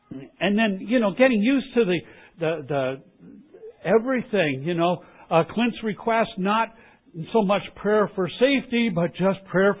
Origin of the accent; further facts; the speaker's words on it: Canada; Even though I am Canadian and have been my entire life